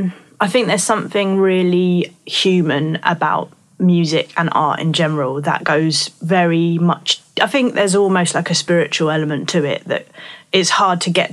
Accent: Thanet, South East England, United Kingdom; Like, I just got into sea swimming in the last year, even though I grew up in Thanet.

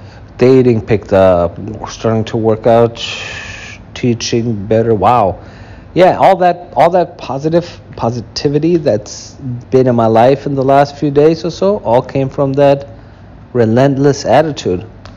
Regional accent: Germany; As a matter of fact, I grew up in Germany.

